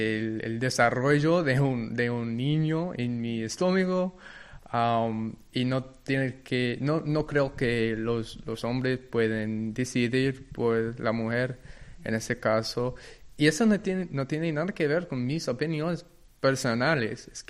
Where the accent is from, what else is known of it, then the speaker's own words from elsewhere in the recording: United States; Y yo creo personalmente, como un estadounidense, que la sangre de nuestro país son los inmigrantes.